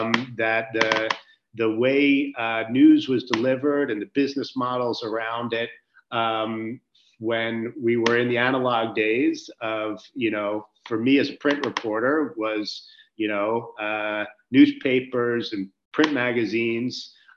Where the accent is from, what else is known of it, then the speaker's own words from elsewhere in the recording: United States; I'm American born and raised, and have been in the news business my whole career.